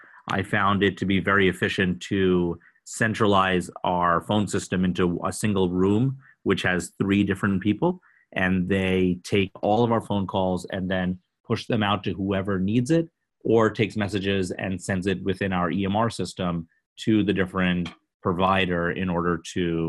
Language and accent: English; New York, United States; So I am originally from New York, but I went to medical school in Washington, D.C.